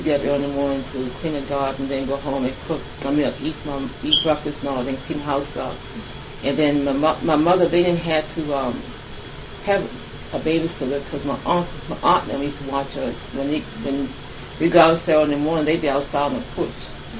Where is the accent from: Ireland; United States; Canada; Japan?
United States; I was raised on Tenner Hill, and I used to live the house behind this one that my brother lives at now.